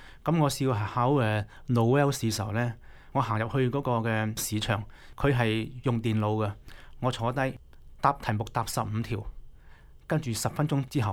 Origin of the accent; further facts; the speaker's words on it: Hong Kong; 咁樣就即係我係香港嚟嘅，咁香港就用呢個模式啦嚇